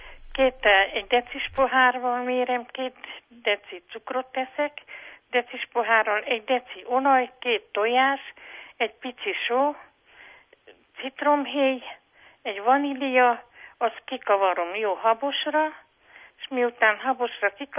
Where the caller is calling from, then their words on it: Gyergyóremete, Harghita, Romania; Gyergyó Remetéről vagyok